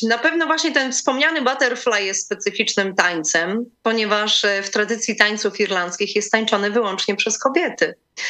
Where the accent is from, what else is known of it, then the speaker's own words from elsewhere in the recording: Lublin, Lublin Voivodeship, Poland; now in Zamość, Poland; ja wyprowadziłam się z Lublina w 2009 roku, mieszkam teraz w Zamościu od tamtej pory, ale uwierzcie mi, czuję się taką lublinianką z krwi i kości.